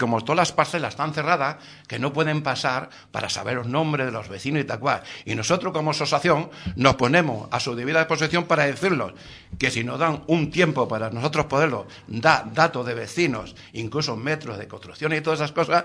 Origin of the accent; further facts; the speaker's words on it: Extremadura, Spain; now in Madrid, Spain; No, venimos de Extremadura.